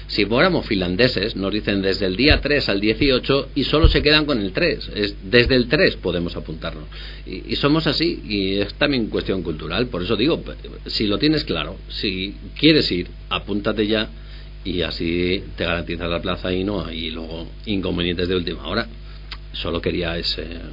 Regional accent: Salamanca, Castile and León, Spain; somos españoles, Sara, y además salmantinos.

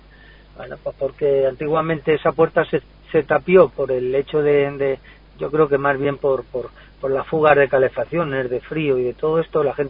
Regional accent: Santibáñez de Béjar, Castile and León, Spain; Santibáñez de Béjar está entre dos tierras, porque somos de Salamanca y pertenecemos a la diócesis de Plasencia

